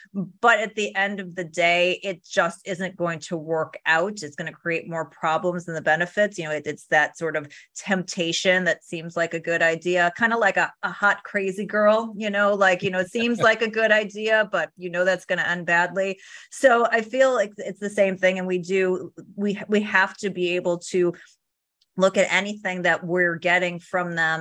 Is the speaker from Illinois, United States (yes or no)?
yes; Chicago, Illinois, United States; So, you know, I'm from Chicago as well.